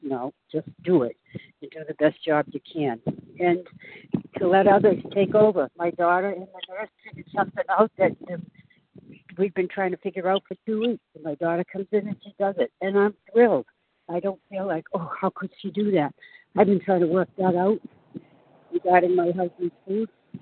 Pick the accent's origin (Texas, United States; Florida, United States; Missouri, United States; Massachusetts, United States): Massachusetts, United States; Boston; I am in sunny Corolla, North Carolina, but I am from the Boston area